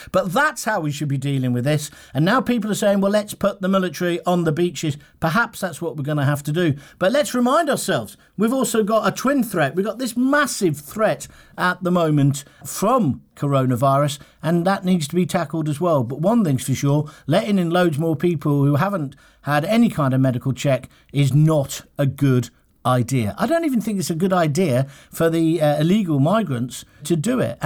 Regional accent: Coventry, West Midlands, United Kingdom; this is how we end up with my hometown Coventry having an alleged 40-year-old

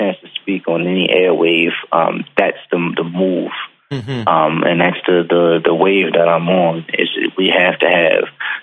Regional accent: Baltimore, Maryland, United States; I come from West Baltimore

